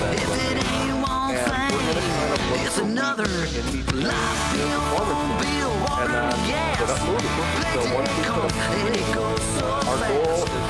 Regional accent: Madison, Wisconsin, United States; I was growing up in Madison, Star Trek II, The Wrath of Khan, Terminator 2.

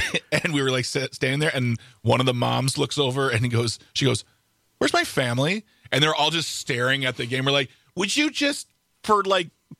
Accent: Wisconsin, United States; it's not because I'm from Wisconsin and I guess I'm a de facto Packer fan

